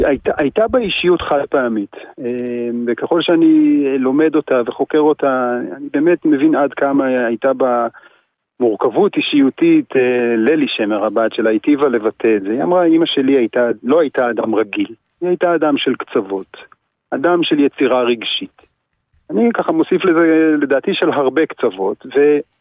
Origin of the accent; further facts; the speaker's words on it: Kinneret, Northern District, Israel; נולדתי בקבוצת כינרת, שני הוריי הם כינרתים, אני ככה כינרתי גאה